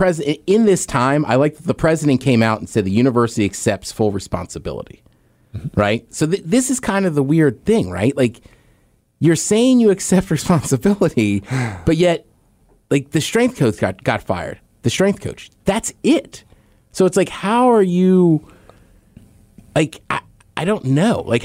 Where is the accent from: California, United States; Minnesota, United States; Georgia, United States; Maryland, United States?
Maryland, United States; College Park; Again, like, I grew up in College Park.